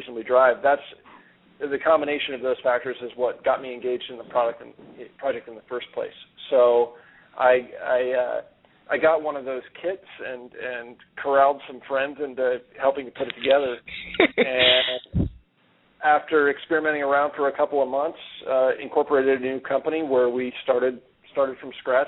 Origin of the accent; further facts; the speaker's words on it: Eugene, Oregon, United States; I'm from Eugene originally. I was born here, grew up, went to South Eugene High School, and then went off to Berkeley for school.